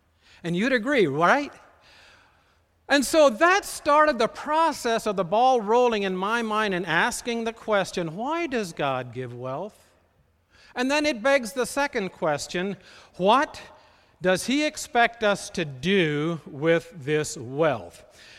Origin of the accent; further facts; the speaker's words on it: Kentucky, United States; accent: Southern; And I'm from the South. I grew up in Southern Kentucky, and I can slide into that brogue pretty quick.